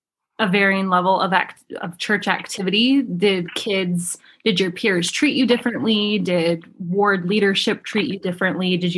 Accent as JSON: {"language": "English", "town": "Provo", "region": "Utah", "country": "United States", "tie": "born or raised there", "said": "I grew up in Provo, so I definitely know Ogden well, and I went to Utah State, so a little bit further north, but very similar."}